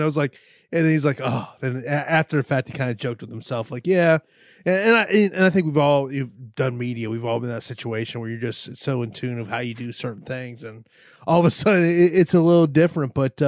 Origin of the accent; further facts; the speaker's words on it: Florida, United States; I mean, I know, here in my home state of Florida, I mean, pretty much, a lot of things are being cut down